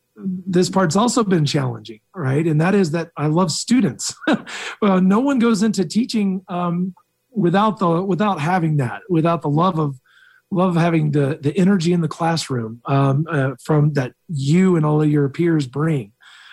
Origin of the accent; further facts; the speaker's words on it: Atlanta, Georgia, United States; And I'm from Atlanta. And so I got to dabble around at the Centers for Disease Control